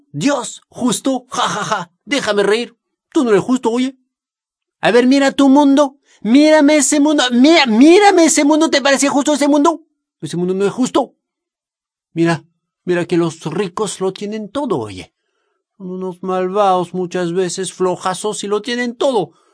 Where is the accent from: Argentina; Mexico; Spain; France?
France; Brittany; Spanish is a second language; mi tierra querida de Bretaña, tierra de mar, de vientos, de duendes, de leyendas, de piedras duras, duras como las manos de la gente que vive allá, campesinos, marinos, expiratas.